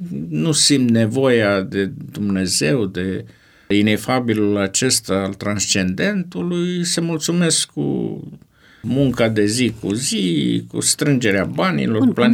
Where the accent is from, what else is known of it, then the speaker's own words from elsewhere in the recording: Suceava, Suceava County, Romania; în Suceava, mea natală.